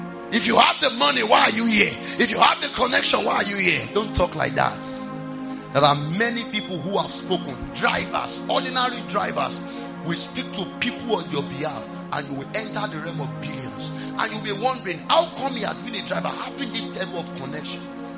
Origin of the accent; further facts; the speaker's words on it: Ibadan, Oyo, Nigeria; I said, I'm from Ibadan. I'm trying to get admission to this school